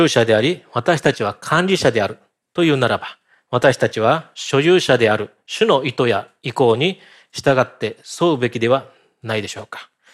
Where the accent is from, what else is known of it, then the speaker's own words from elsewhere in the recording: Okinawa, Japan; 私は沖縄生まれでですね、うちなんちゅうなんですけれども、